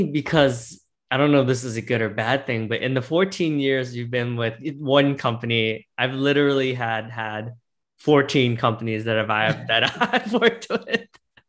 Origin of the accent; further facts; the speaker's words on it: New Jersey, United States; So, you know, so I'm from South Jersey, so I'm very familiar with that area.